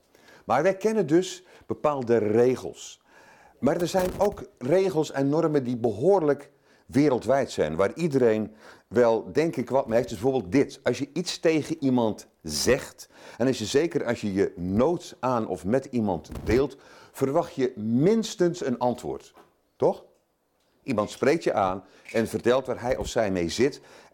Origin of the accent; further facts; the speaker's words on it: Zeeland, Netherlands; now in Blaricum, Netherlands; Ik woon tegenwoordig in Blaricum. Het Gooi, dat is 100 kilometer hier vandaan ongeveer. Maar ik kom uit Zeeland